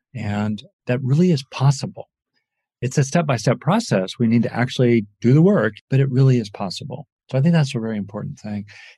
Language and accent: English; Los Angeles, California, United States; I grew up in LA. It was hot. My kind of probably favorite climate is, I'm Scottish in part of my heritage